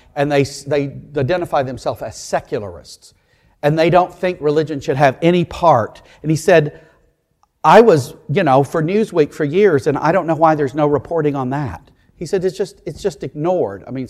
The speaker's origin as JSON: {"language": "English", "country": "United States", "said": "because I'm a Christian and I'm an American"}